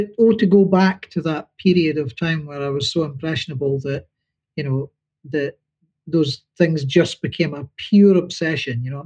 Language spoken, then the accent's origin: English; Dundee, Scotland, United Kingdom; It was really cool because I'm originally from Dundee.